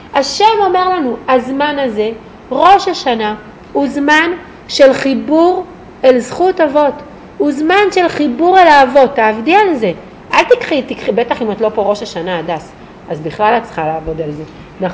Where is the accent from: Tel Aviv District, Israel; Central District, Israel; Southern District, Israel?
Southern District, Israel; Kiryat Gat; עד שהתחתנתי הייתי פה פעם אחת, באמת. זה היה ועד אני מקריית גת, מי שישמע 40 דקות מכאן.